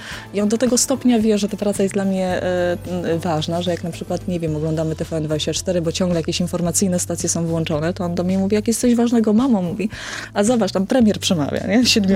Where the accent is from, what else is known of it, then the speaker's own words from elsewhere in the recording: Kuyavian-Pomeranian Voivodeship, Poland; bo jednak jestem z Kujawsko-Pomorskiego, więc czasami odwiedzam te rejony